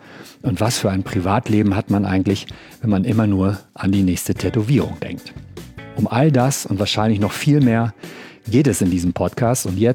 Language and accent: German; Cologne, North Rhine-Westphalia, Germany; für mich als Kölner